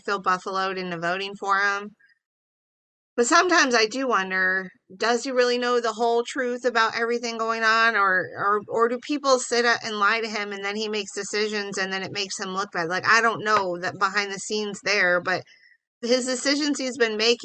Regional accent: Cornville, United States; Oh, yeah. I grew up in Cornville.

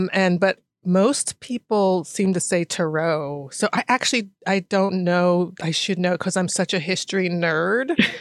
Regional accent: Washington, District of Columbia, United States; I grew up in Washington, D.C., and I went to school on Wisconsin Avenue

